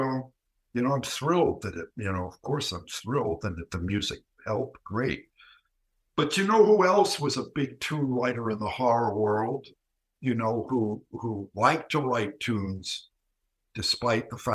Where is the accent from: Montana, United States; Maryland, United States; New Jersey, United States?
New Jersey, United States; He was born in New Jersey, went to jail in New Jersey. And I'm from New Jersey.